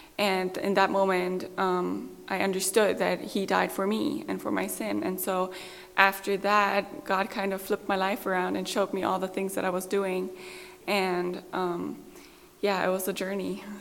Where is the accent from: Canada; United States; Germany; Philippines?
Germany; So I'm from Germany. I grew up there and was born there and raised there.